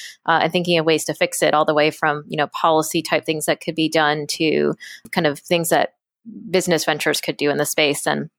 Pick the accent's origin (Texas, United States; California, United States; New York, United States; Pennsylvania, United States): New York, United States; So I grew up in New York, and I was one of those kids that all growing up, I thought I wanted to be a doctor